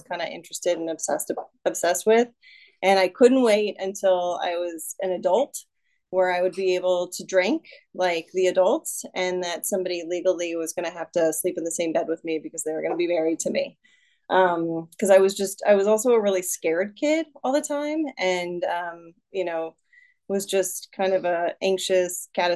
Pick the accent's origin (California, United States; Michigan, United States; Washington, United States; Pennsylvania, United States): California, United States; Los Angeles; So, okay, I'm from Los Angeles. I'm an only child of one alcoholic and one Al-Anon.